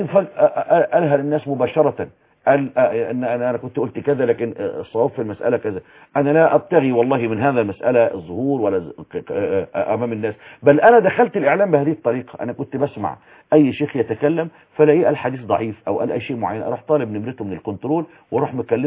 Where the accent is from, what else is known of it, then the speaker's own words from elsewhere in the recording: Zagazig, Sharqia Governorate, Egypt; في فتنة ظهرت عندنا في الشرقية في الزقازيق